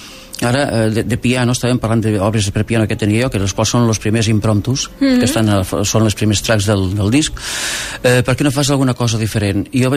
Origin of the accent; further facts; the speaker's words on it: Darmós, Catalonia, Spain; jo ho vaig veure l'any 65-66 al meu poble, a Darmós.